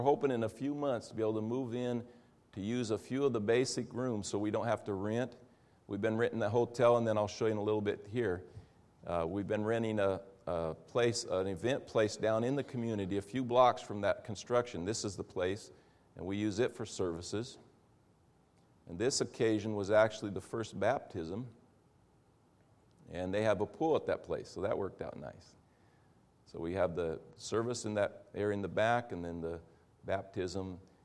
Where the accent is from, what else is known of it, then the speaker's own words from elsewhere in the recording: Brazil; I grew up in Brazil, as I mentioned today